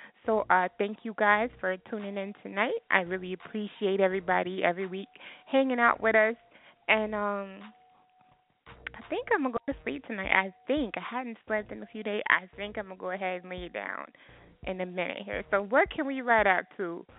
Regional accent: Texas, United States; But I'm from Texas, so when you're from Texas, that's just, you know, that's how you talk, so...

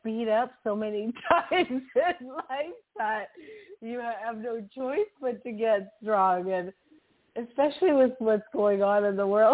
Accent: Toronto, Ontario, Canada; born there; also born or lived in Italy; I was born in Toronto as well. I did live in Italy as a little girl up until about I was 9.

